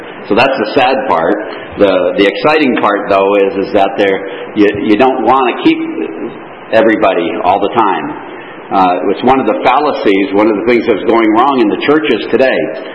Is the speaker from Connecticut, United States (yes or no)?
yes; Connecticut, United States; moved away as an adult; now in Canada; I was raised in Connecticut, down to the States, and then I came up to Canada about 19 years ago, and I think it's been 14 years since we've got our citizenship